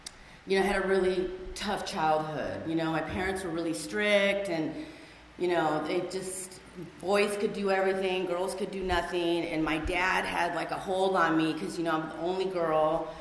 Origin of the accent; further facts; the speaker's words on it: Granada Hills, California, United States; So, let's see, I grew up in Granada Hills. I am 1,000% a Valley girl.